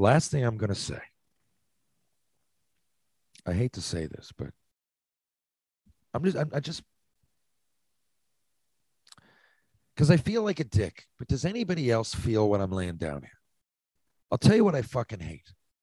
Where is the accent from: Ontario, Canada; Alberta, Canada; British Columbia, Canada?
Ontario, Canada; Barrie; chatting about Toronto, and we grew up in Barrie, and it was like a homecoming for a lot of players.